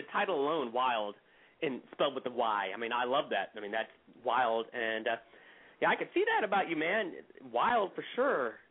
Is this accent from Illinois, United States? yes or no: no; Ohio, United States; I'm an Ohio boy here, actually, there, low.